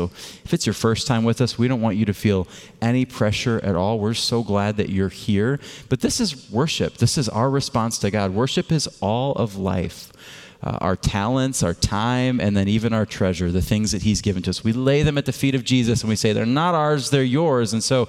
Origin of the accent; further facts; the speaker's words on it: Michigan, United States; if you didn't catch it last week, I'm from Michigan